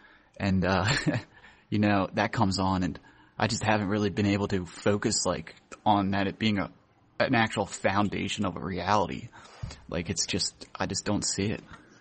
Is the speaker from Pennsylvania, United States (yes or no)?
yes; Philadelphia, Pennsylvania, United States; accent: Philly accent; I'm from northeast. I'm like outside Philadelphia.